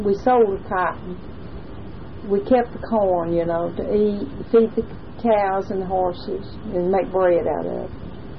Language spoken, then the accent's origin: English; Alabama, United States; also born or lived in Talladega; I was born in Clay County.